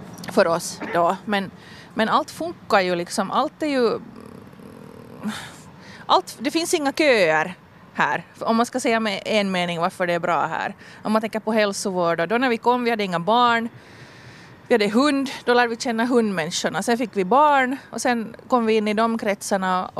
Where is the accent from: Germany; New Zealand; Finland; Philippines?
Finland; ingen av oss är härifrån hemma. Jag är från Nago och min man är från Idensalmi.